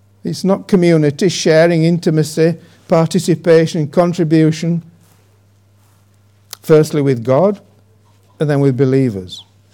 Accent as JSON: {"language": "English", "region": "Yorkshire and the Humber", "country": "United Kingdom", "tie": "born or raised there", "also_born_or_lived": "Wigan / Newcastle upon Tyne", "said": "I was brought up in West Yorkshire, in the remnants of a long time ago, of primitive Methodism and spiritual revival."}